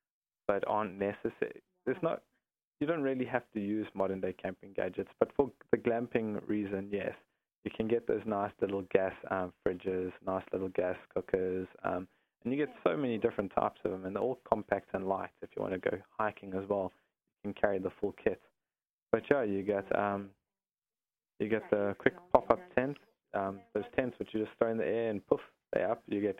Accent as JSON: {"language": "English", "country": "South Africa", "lives_now": "United Kingdom", "said": "I'm South African. I'm recently in the UK. I'm here volunteering at a campsite in London at the moment."}